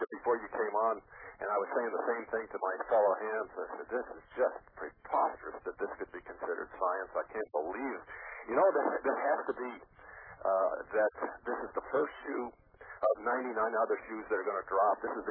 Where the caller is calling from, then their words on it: Wayne, New Jersey, United States; Good evening. I'm calling from Wayne, New Jersey.